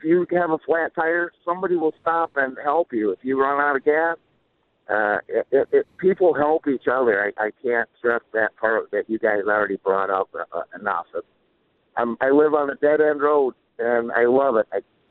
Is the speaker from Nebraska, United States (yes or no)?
no; Steuben, Wisconsin, United States; Hey, I grew up in Steuben, and I live here now, population 131 or something.